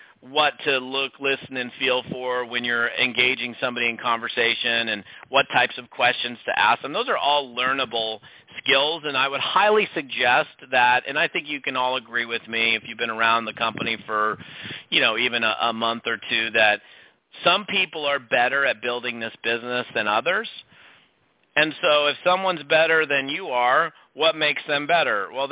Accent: Seattle, Washington, United States; and I'm originally from Seattle

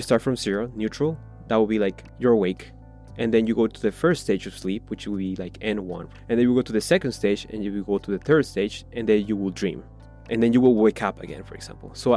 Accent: Peru; English is a second language; moved away as an adult; I was born and raised in Peru, so English is not my first language. I got here 3 years ago.

